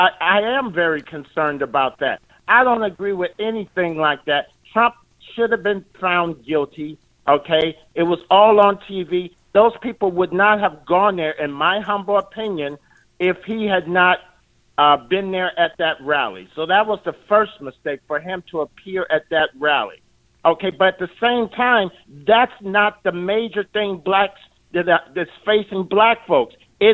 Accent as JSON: {"language": "English", "town": "Chicago", "region": "Illinois", "country": "United States", "tie": "born or raised there", "said": "and I grew up in Chicago, I went to public school from kindergarten all the way through 12th grade, went to a public university for undergrad."}